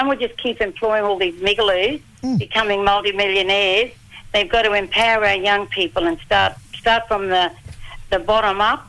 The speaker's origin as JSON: {"language": "English", "region": "Queensland", "country": "Australia", "said": "Yeah, from my town called Birragubba and Kalkadoon and South Sea. Big mixture there, but mostly on the coast."}